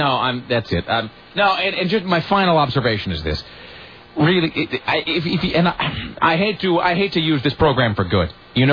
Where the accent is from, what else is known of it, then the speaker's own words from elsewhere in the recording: Washington, United States; I didn't know either because I'm not from Portland. I'm from Washington.